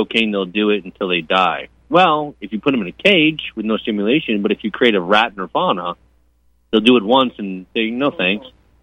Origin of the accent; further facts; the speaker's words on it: East Coast, United States; But I'm from the East Coast originally, you know.